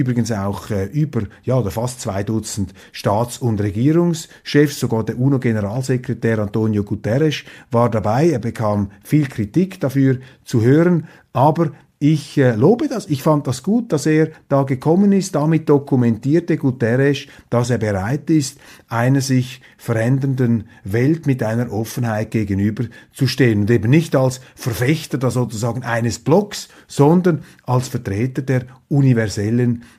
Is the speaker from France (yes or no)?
no; Switzerland; Und mir fehlt natürlich als Schweizer Kleinstaatler die Begrifflichkeit